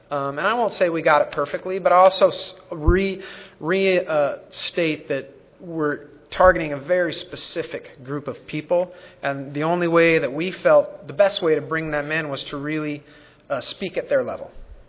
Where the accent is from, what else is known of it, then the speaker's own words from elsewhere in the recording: Colorado, United States; and I'm from Colorado, there's lots and lots of rural geography.